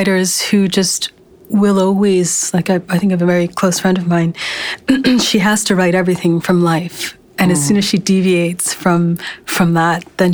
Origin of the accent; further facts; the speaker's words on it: Calgary, Alberta, Canada; I was born and raised in Calgary in the 80s. It wasn't a terribly culturally diverse place.